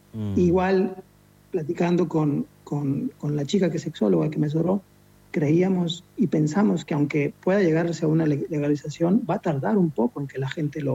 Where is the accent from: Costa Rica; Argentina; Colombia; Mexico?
Mexico; Durango; also born or lived in Mexico City; En Durango, sí, yo nací. Soy originario de Durango. Viví 11 años en Ciudad de México.